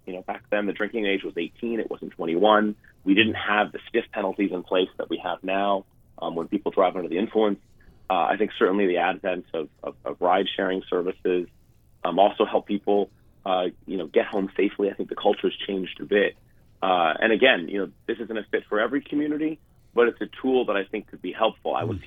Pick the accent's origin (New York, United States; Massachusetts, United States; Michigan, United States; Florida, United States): Massachusetts, United States; Truro; For someone like me to purchase a town, purchase a home in the town, my hometown of Truro, a household needs to make $400,000.